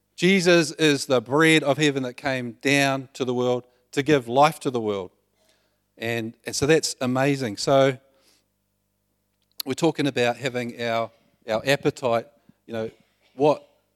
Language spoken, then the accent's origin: English; New Zealand; I should do it a lot better being a New Zealander.